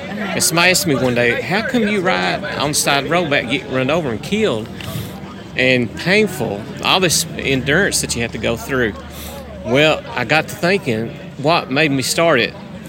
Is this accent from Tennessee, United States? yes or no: yes; Harrogate, Tennessee, United States; from Harrogate, Tennessee.